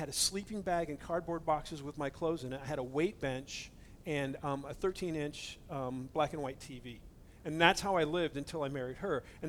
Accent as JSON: {"language": "English", "country": "United States", "tie": "born or raised there", "said": "We grew up in America. We're just people, and that's the way we think."}